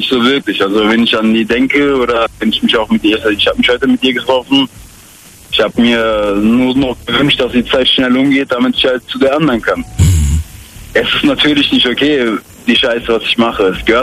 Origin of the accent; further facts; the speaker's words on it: Turkey; Ja, ich bin Türke.